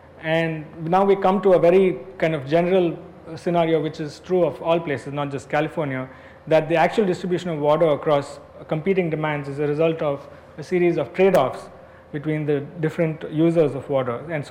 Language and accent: English; Bangalore, Karnataka, India; It's like saying, I come from Bangalore